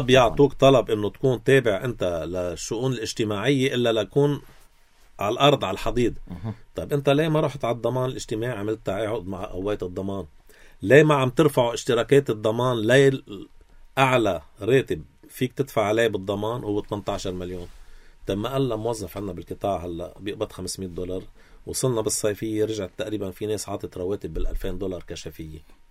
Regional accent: Lebanon; نحن كلبنانية

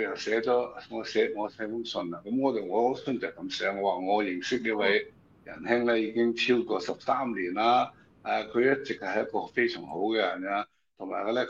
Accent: China

